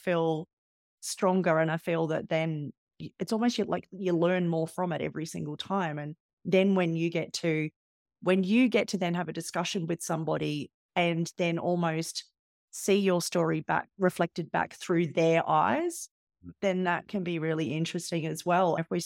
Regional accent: Australia; because there was just that whole fear about telling the story and being Australian and the tall poppy thing

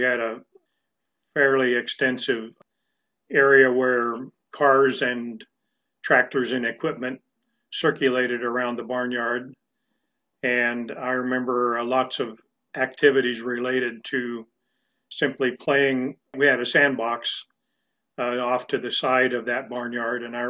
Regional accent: Kansas, United States; also born or lived in La Junta, Colorado / Missouri; I was born in Colorado, La Junta, Colorado specifically. And I moved from there with my family to Missouri when I was just an infant. And we lived there in my early childhood until age 5 when my family moved to Kansas. So my growing up years were in Kansas.

